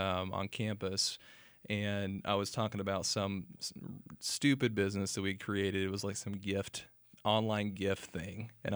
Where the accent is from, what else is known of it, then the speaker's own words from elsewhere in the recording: Waco, Texas, United States; Yeah, so I was born in Waco, grew up here, went to Lorena High School, and then Baylor University.